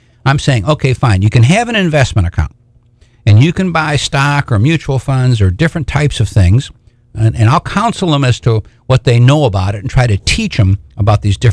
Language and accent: English; Michigan, United States; All those New Yorkers, and I'm from Michigan, Michiganders and Ohio